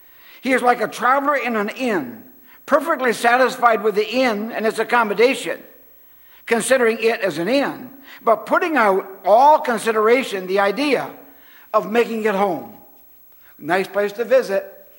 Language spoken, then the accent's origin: English; Tillsonburg, Ontario, Canada; moved away as an adult; But when I grew up in Tillsonburg, I had some friends, and I was 18 or 19, and they said, let's go west, young man, go west.